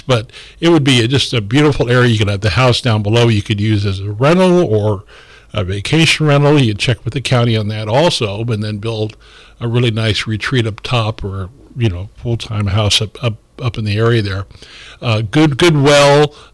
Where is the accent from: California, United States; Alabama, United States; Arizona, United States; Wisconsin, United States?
California, United States; Guerneville; I was raised in Guerneville, as many of you know